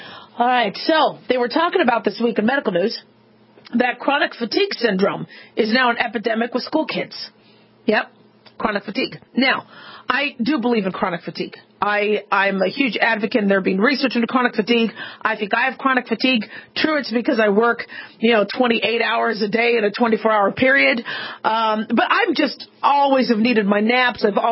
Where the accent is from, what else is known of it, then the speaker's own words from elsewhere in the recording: Arizona, United States; I mean, when I grew up in Arizona, we had scorpions and spiders.